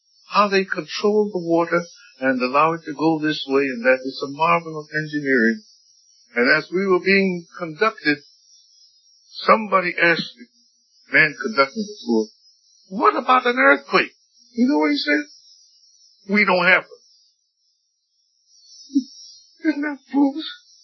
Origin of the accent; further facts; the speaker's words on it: New York City, New York, United States; The East Coast, New York City.